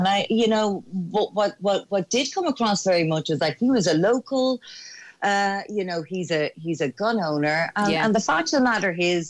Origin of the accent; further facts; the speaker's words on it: Ireland; us as Irish people